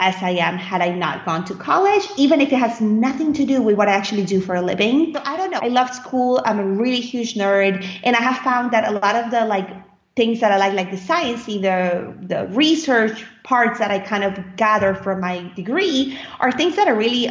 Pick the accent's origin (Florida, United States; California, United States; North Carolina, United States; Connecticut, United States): Florida, United States; Naples; now in Paris, France; And I was just like, I came from Naples. There was nothing to do.